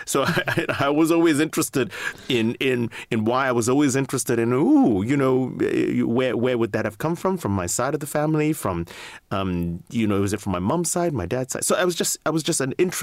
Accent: California, United States; also born or lived in London, United Kingdom; While I was raised in California, so to speak, my dad was doing his specialty training.

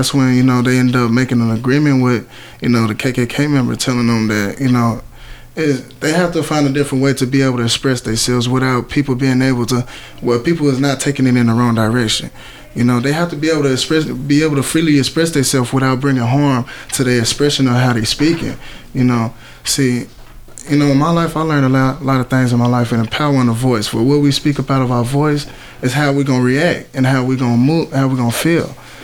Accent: Gary, Indiana, United States; where I come from Gary, Indiana. You know, I was born in the 90s, in 92, back in 92.

